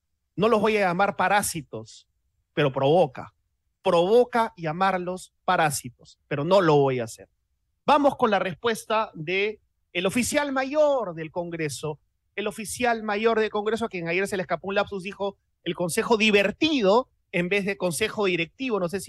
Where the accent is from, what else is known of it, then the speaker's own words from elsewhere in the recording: Peru; Pero en un país tan emotivo como el peruano, como nuestro país, tan emotivo, estos gestos son lapidarios.